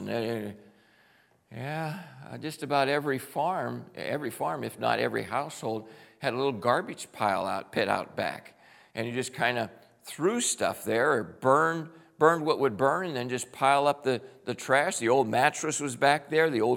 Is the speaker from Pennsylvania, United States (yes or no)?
yes; Pittsburgh, Pennsylvania, United States; I come from Pittsburgh. The air quality, the rivers have changed dramatically over my lifetime.